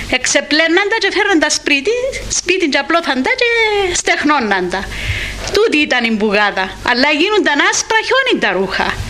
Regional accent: Potamiou, Limassol District, Cyprus; Ναι, αυτό είναι στο χωριό μου στην Ποταμιού.

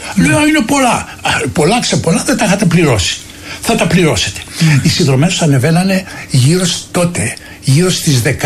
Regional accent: Peloponnese, Greece; Εγώ είμαι Μωραΐτης. Ο πατέρας μου είναι από το νομό Ηλίας. Από τα Λεχένα της Ηλίας.

